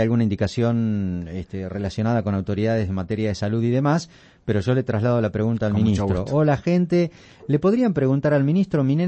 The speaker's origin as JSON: {"language": "Spanish", "town": "Tapalqué", "region": "Buenos Aires Province", "country": "Argentina", "said": "como cualquiera de los que vinimos del interior, yo soy de Tapalqué, me quedé, me instalé y estoy radicado acá, pero cada tanto vuelvo, naturalmente, porque uno tiene sus afectos, mi vieja en particular, en mi pueblo"}